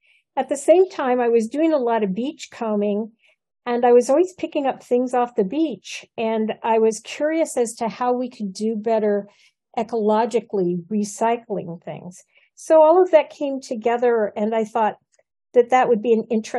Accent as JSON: {"language": "English", "region": "Midwest", "country": "United States", "tie": "born or raised there", "said": "I grew up in the Midwest, where people are pretty much hardworking, nose to the grindstone."}